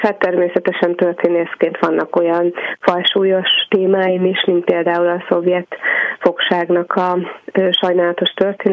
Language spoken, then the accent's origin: Hungarian; Kaposvár, Somogy, Hungary; Én kaposvári származású vagyok, és a Balaton mellett nőttem fel